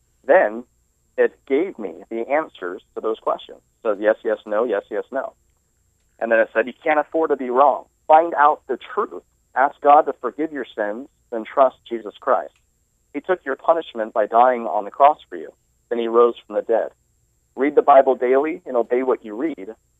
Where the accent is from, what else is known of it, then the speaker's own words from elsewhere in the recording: San Jose, California, United States; I grew up in San Jose area. Mm-hmm. And I lived there for about 15 years of my life before I moved on to a couple other places.